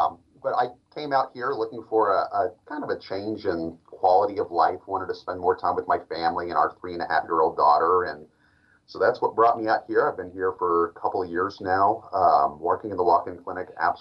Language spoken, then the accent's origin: English; Dallas, Texas, United States; also born or lived in Baton Rouge; Born and raised in Dallas, Texas, although Peace Health was able to pluck me from the swamps of South Louisiana. I was down there for about 6 years in Baton Rouge.